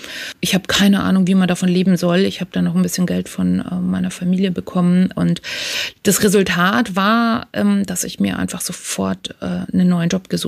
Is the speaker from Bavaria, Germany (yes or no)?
yes; Bavaria, Germany; now in Hamburg, Germany; ich komme ursprünglich aus Bayern, lebe aber jetzt in Hamburg